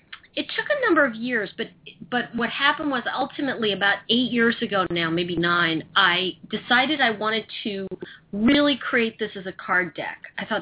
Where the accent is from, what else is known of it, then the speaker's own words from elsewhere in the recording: New York City, New York, United States; my father was an actor, so I grew up in New York City theater kind of background